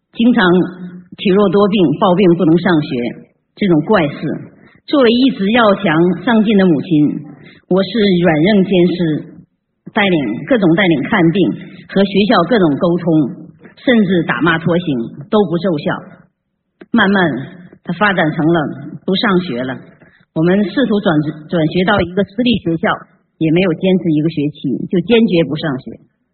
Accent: Auckland, New Zealand; 我是来自新西兰奥克兰的

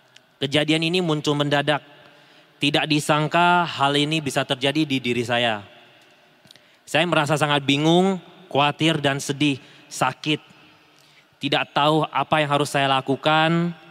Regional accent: Tanjung Pinang, Riau Islands, Indonesia; berasal dari Tanjung Pinang, Kepulauan Riau.

